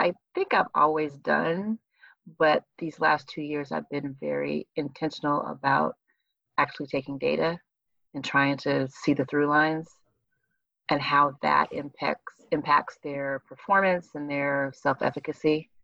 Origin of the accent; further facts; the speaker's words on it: California, United States; now in Atlanta, United States; So I grew up in California. I moved here to Atlanta, my husband and I, when we were pregnant. So I've been here 20 some years.